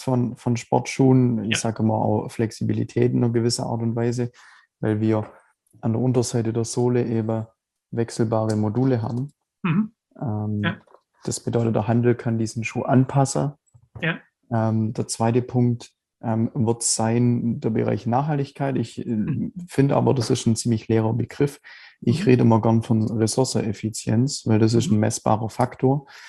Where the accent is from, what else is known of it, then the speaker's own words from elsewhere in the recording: Biberach, Baden-Württemberg, Germany; Ja, ich komme aus Biberach, also unterhalb von Ulm. Wohne, also der Großteil meiner Zeit eigentlich schon immer hier.